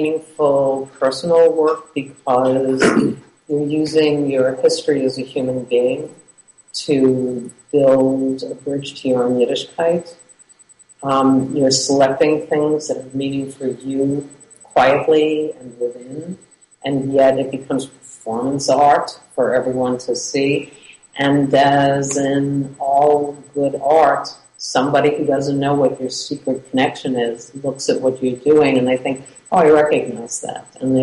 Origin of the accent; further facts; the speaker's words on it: United States; It speaks to my experience as an American Jewish woman. It speaks to my experience as an international Jewish individual.